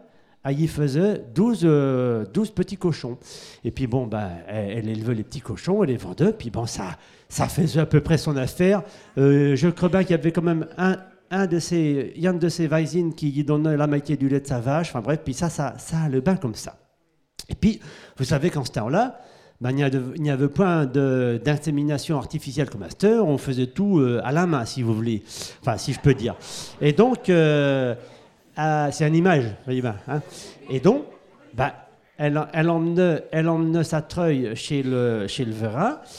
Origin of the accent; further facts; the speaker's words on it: Saffré, Pays de la Loire, France; born there; je suis né à Saffré, bien sûr, enfin presque, à la maternité de Nozailles